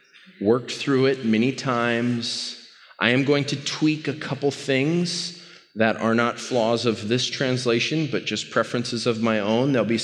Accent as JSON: {"language": "English", "country": "United States", "said": "And that's because I'm an American and for other reasons."}